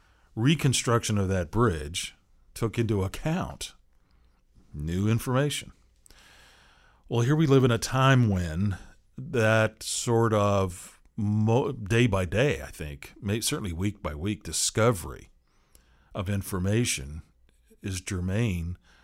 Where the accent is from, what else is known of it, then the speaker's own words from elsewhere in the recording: Seattle, Washington, United States; You know, I grew up in the Seattle area, right?